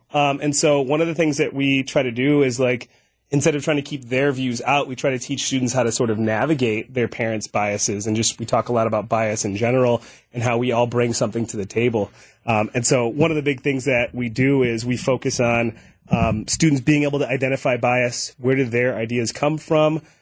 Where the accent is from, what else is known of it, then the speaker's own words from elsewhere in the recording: Elgin, Illinois, United States; I'm from Elgin, Illinois.